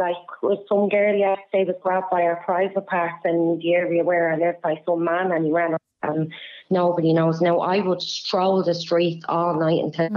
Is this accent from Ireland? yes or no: yes; Dublin, Leinster, Ireland; Dublin 24.